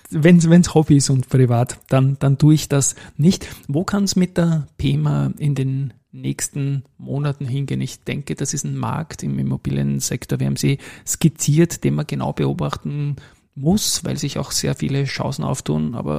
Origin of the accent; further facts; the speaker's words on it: Vienna, Austria; sage ich mal als Wiener.